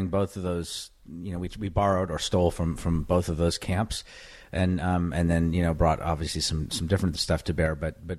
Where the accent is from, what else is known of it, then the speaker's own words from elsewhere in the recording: California, United States; it's three different cinemas in my hometown, the Bay Area.